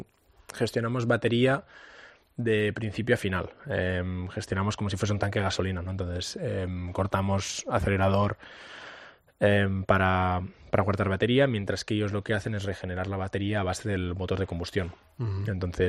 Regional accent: Spain; que soy el único español del campeonato

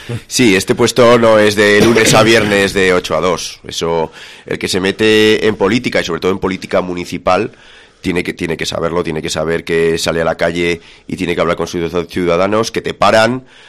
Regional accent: Tudela, Navarre, Spain; aquí los que somos de Tudela pues nos conocemos un poco todos

